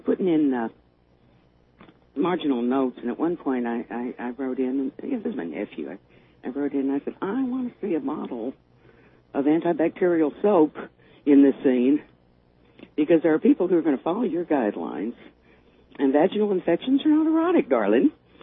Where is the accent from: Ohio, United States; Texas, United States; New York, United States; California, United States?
Texas, United States; Now, you remember, originally I'm from Texas.